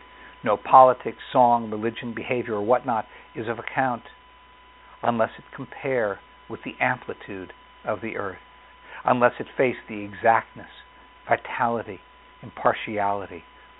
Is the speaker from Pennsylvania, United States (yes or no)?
yes; Scranton, Pennsylvania, United States; In my hometown in Scranton, there's a beautiful reservoir